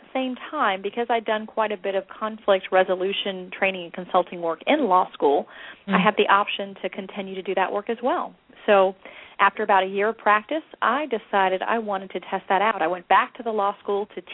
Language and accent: English; Georgia, United States; I had the urge to move back to Georgia, my home state, to Atlanta.